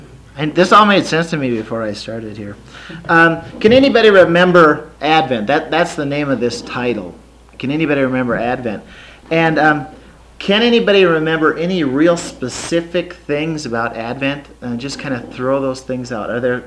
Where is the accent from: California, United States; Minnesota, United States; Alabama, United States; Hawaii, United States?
Minnesota, United States; I'm from Minnesota, and I came out here. We've been out here a year and a half.